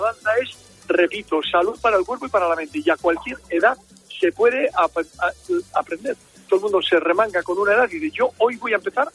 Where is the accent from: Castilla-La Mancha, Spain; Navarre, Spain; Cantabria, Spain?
Cantabria, Spain; Imagínate, ¿cómo somos los cántabros?